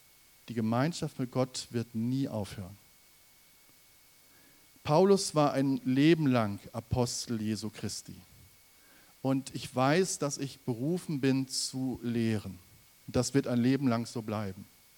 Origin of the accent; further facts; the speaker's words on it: Ibbenbüren, North Rhine-Westphalia, Germany; in der Gemeinde in Ibbenbüren, wo ich herkomme.